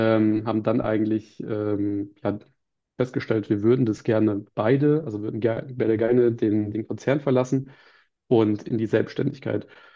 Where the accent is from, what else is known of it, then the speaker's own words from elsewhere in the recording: Erfurt, Thuringia, Germany; Wir sind beide in Erfurt aufgewachsen